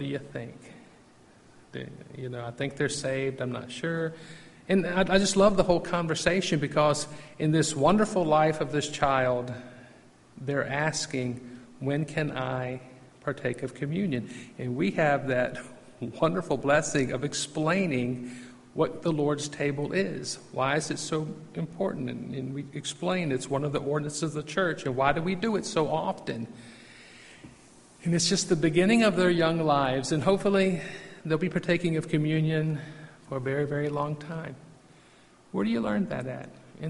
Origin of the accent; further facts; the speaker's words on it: Virginia, United States; I'll always in my memory will be embedded when I was growing up in Virginia, and y'all know my story.